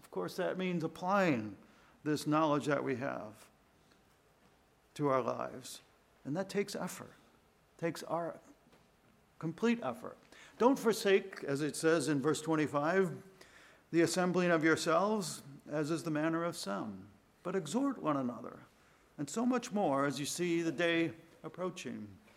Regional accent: Cleveland, Ohio, United States; up in my hometown of Cleveland

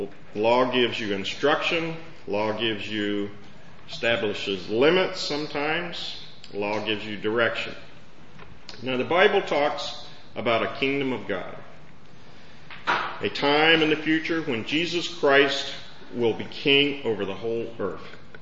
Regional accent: Virginia, United States; And in Virginia, I grew up in Virginia on a farm in Virginia. And went to college at Virginia Tech and studied animal science.

